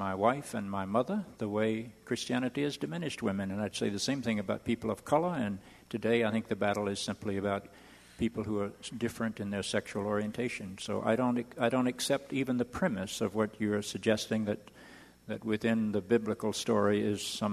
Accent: the South, United States; I grew up in the South, so I know the scourge of slavery and segregation and what it's done to people of color.

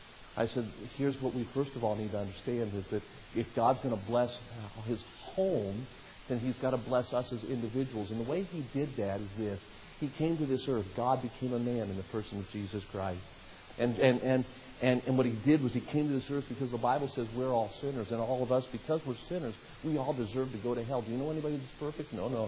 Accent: Las Vegas, Nevada, United States; Jerry Falwell's discouraging me from going back to Las Vegas, Nevada, my hometown.

